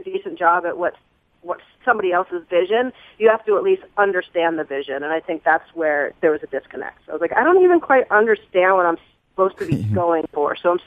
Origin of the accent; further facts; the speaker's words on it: the South, United States; but I'm a girl from the South.